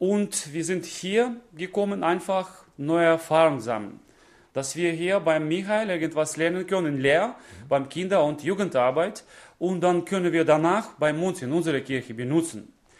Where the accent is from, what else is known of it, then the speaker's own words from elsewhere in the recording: Omsk, Omsk Oblast, Russia; German is a second language; Ich komme aus Omsk, das ist Sibirien. In Russland und ich bin 38 Jahre alt